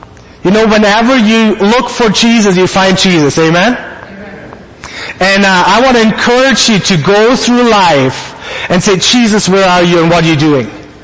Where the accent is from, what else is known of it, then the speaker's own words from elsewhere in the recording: Germany; accent: German; English is a second language; Like Pastor Ryan said, we went to Germany, so my accent might be a little stronger again.